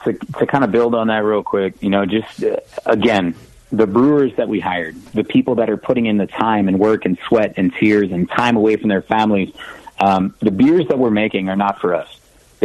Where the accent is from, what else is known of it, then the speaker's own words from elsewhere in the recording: Baltimore, Maryland, United States; I am certainly incredibly blessed that it's right here in my hometown in Baltimore.